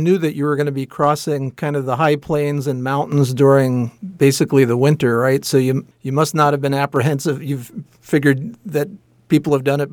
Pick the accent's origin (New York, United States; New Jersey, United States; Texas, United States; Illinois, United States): New Jersey, United States; Where I grew up in New Jersey, we had a Delaware Raritan Canal